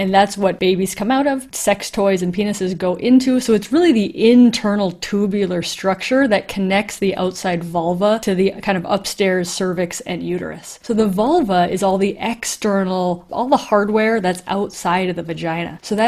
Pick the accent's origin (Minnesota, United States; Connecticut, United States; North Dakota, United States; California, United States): Minnesota, United States; I was born and raised in Minnesota in a very traditional Catholic family